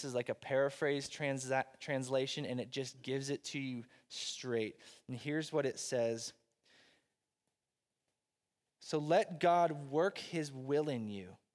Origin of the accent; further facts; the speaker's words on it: Southern United States, United States; So now I'm from the South, right?